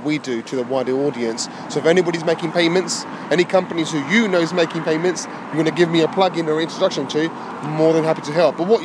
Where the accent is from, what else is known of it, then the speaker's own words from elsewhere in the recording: London, United Kingdom; I'm from London.